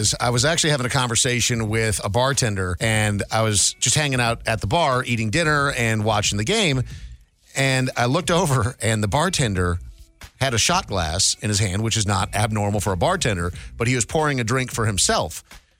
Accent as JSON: {"language": "English", "region": "Minnesota", "country": "United States", "tie": "born or raised there", "said": "Growing up in Minnesota, obviously the lakes freeze over, but they're not always fully frozen over."}